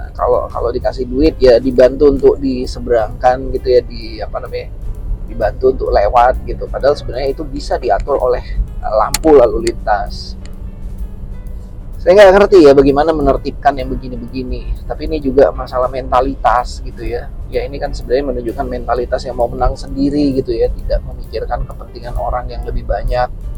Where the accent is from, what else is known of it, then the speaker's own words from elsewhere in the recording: Sumatra, Indonesia; now in Java, Indonesia; Saya berasal dari Sumatera, sudah pasti saya menginjakkan kaki di sana, terus saya tinggal di sini, di Jawa.